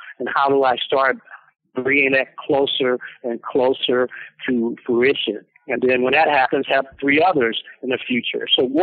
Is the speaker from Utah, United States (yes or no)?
no; Gaston, Alabama, United States; born there; Well, Farnoosh, you know, I was born in 1952 in Gaston, Alabama.